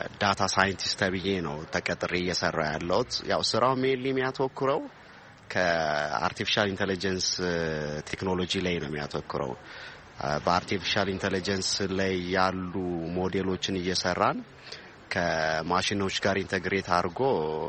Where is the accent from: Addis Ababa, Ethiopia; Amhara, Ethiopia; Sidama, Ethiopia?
Sidama, Ethiopia; Wondo Genet; now in Modena, Italy; ከጣሊያን ሞዴና ነው የመጣሁት። ተወልጄ ያደግኩት ወንዶ ገነት የሚባል ከተማ ነው።